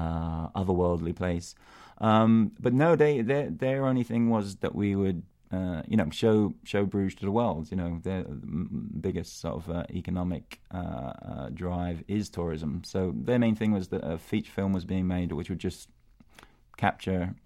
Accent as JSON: {"language": "English", "region": "London", "country": "United Kingdom", "tie": "born or raised there", "said": "It being from Irish parents and growing up in London, you see both sides of that whole nationalistic question."}